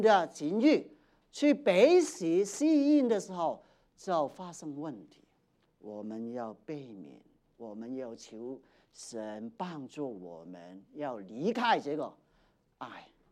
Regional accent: Hong Kong; 譬如我在香港成长，在六零年代那个时候呢，香港很穷啊

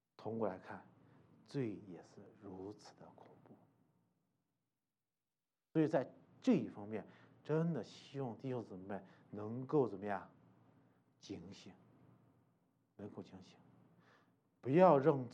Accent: Shanxi, China; 因为我老家是山西的嘛，所以但是我服侍呢，我的教会是在四川。

